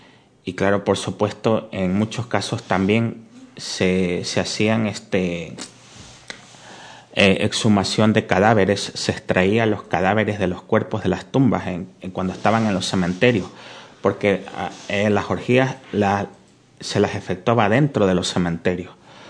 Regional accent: Ecuador; lo mismo que hay en mi país, Ecuador, que antes, hace 20 años, no lo había.

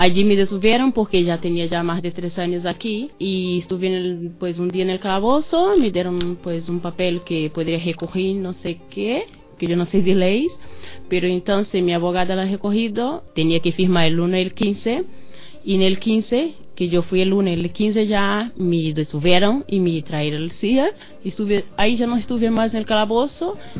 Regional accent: Brazil; Spanish is a second language; now in Spain; te digo que soy de Brasil y que muchos españoles van ahí de vacaciones

